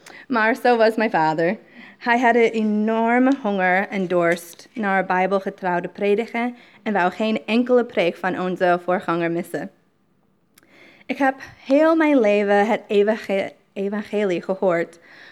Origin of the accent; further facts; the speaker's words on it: Dubuque, Iowa, United States; Dutch is a second language; now in Netherlands; Ik ben geboren en getogen in Dubuque, Iowa. Aan de bekende rivier de Mississippi in de staat Iowa. Dubuque wordt in de omstreking ook wel eens kleine Rome genoemd, omdat het zo katholiek is.